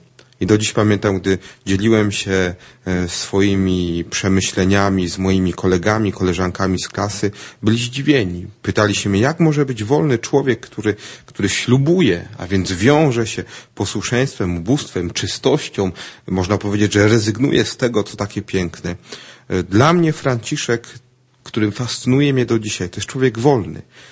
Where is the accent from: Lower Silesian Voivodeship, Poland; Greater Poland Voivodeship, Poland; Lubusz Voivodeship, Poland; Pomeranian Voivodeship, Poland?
Lubusz Voivodeship, Poland; Nowa Sól; pochodzimy właściwie z tej samej miejscowości. Adam z Otynia, ja z Nowej Soli, gdzie pracują bracia mniejsi kapucyni.